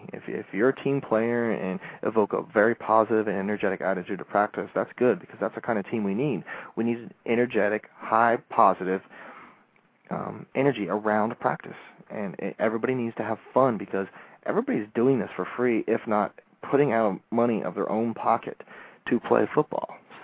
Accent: St. Augustine, Florida, United States; I grew up in St. Augustine. Jacksonville's, you know, 40 minutes north of us.

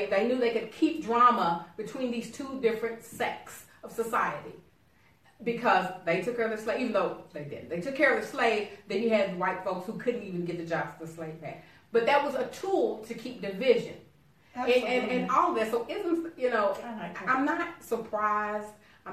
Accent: Louisville, Kentucky, United States; born there; for the record, I was born in the city. They was born in the country. Just let me throw that out. I was born in Louisville.

